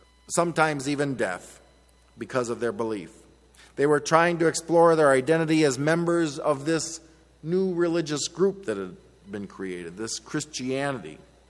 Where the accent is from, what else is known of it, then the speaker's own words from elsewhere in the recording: Beloit, United States; a buddy of mine who I grew up with in Beloit at the First Presbyterian Church there